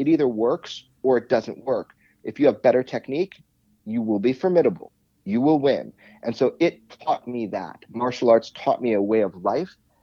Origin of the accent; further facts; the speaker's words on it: Santa Monica, California, United States; Born and raised in Los Angeles, Santa Monica, California.